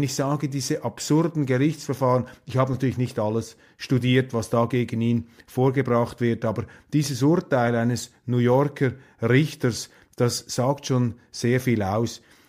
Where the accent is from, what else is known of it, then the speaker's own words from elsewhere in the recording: Switzerland; als Schweizer schüttelt man sowieso nur den Kopf, wenn man diese Brandmauern sieht